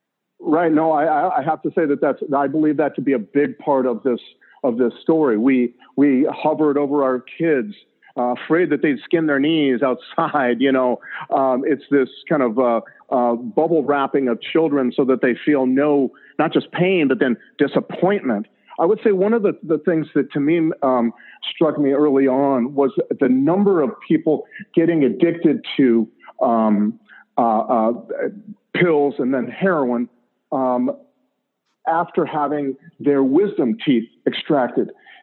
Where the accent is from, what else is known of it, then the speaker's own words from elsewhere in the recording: United States; we as parents, as American parents, got into the habit of not wanting our kids to feel any pain.